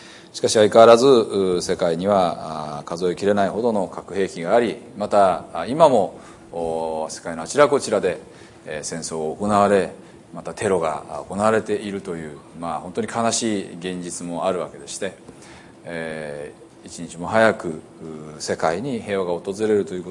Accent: Hiroshima, Japan; born there; 私も広島に生まれましたので、今年51歳ですけれども

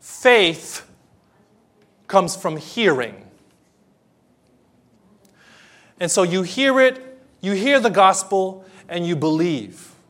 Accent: Los Angeles, California, United States; We're going to go there in May, and I'm from Los Angeles, and in Los Angeles is the home of the Mickey Mouse, Disneyland.

